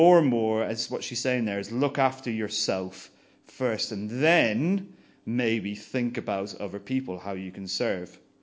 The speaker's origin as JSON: {"language": "English", "country": "Ireland", "said": "because I'm Irish and I don't really care as much as everyone else does."}